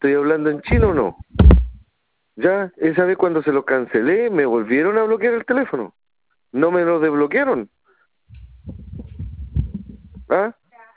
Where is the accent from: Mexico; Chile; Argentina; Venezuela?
Chile; Talcahuano, Biobío; Yo soy de Talcahuano.